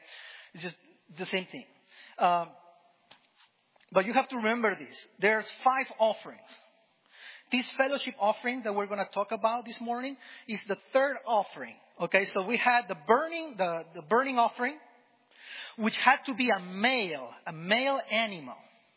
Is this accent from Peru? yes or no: yes; Peru; I remember when I was growing up in Peru, every year we had English camp.